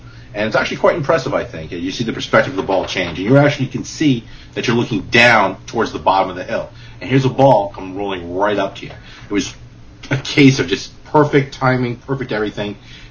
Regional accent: Sherman Oaks, California, United States; There's some people I used to live in Los Angeles. I grew up with in Sherman Oaks.

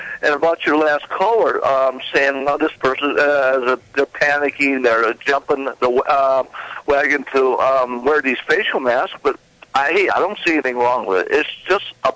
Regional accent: Michigan, United States; now in Phoenix, United States; I'm originally from Michigan, and I used to do a lot of fishing back there, which everybody does.

